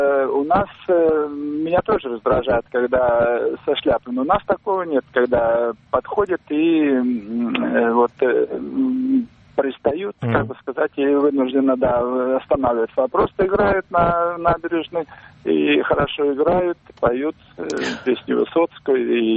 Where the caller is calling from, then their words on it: Yaroslavl, Yaroslavl Oblast, Russia; Я из Ярославля звоню.